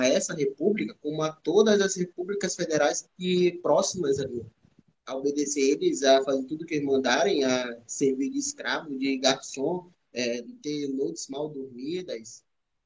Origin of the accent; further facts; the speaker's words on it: Maranhão, Brazil; Além de sofrer várias humilhações de lá, por ser maranhense